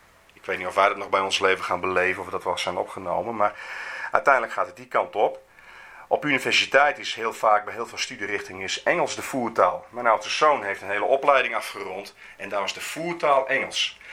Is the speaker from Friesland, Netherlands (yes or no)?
yes; Leeuwarden, Friesland, Netherlands; Ik kom zelf uit Leeuwarden.